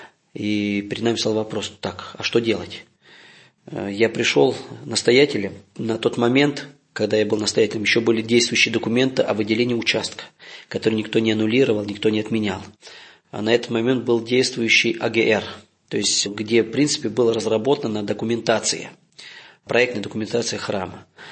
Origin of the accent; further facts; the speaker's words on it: Zakarpattia Oblast, Ukraine; когда мне было там лет 10, 12, 13, я видел, как там, где я родился, в Закарпатье